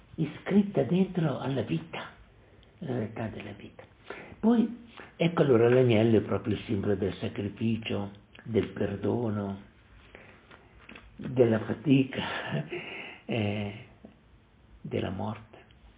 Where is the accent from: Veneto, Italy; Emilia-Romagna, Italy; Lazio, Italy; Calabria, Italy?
Emilia-Romagna, Italy; Parma; Anche se nella mia terra dove sono cresciuto, a Parma